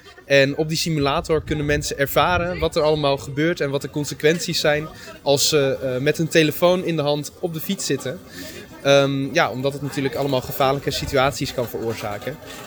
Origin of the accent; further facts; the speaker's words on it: Groningen, Netherlands; Want ik kom zelf uit Groningen.